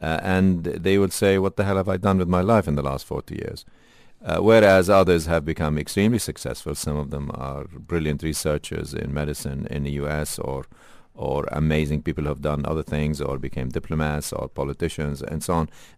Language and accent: English; Lebanon; moved away; I grew up in Lebanon. We didn't have a proper mentoring program. We had very good schools. We had limited universities. But then technically we had a civil war in Lebanon in 75, which forced me to leave Lebanon